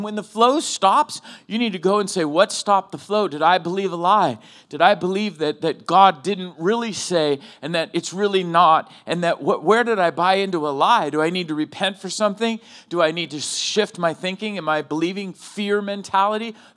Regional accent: California, United States; So like I'm from Cali and my mom was from New England.

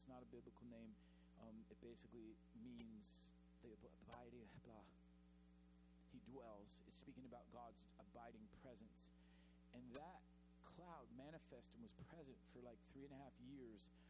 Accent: Wales, United Kingdom; You hear stories of Welsh revivals. Study the Welsh revival. Oh, my goodness. I'm Welsh.

